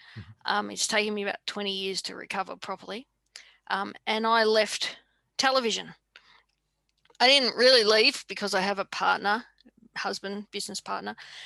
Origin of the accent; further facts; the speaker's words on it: Victoria, Australia; So I grew up in South Gippsland on a dairy farm, daughter of a dairy farmer and a deep sea fisherman.